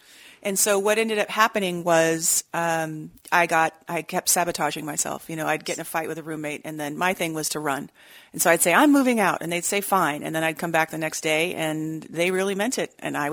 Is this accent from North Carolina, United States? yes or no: no; California, United States; So I was raised in California, and my background is pretty abusive.